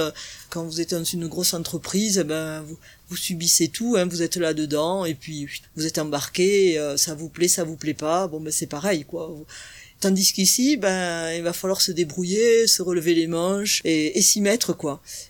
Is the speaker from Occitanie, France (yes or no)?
yes; Occitanie, France; now in Ely, France; j'ai 60 ans et j'habite à Ely, en Ariège, depuis 2003. Je suis originaire du Lot.